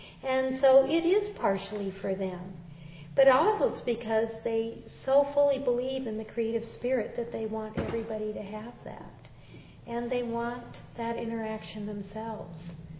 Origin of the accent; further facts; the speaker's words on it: California, United States; moved away as an adult; now in Montana, United States; I grew up in Southern California, and I didn't know anything when I came up here.